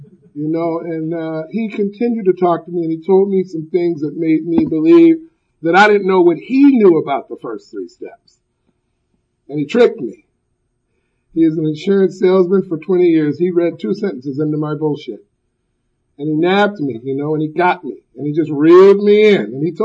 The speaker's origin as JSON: {"language": "English", "town": "Los Angeles", "region": "California", "country": "United States", "said": "He is from Compton, I am from Watts."}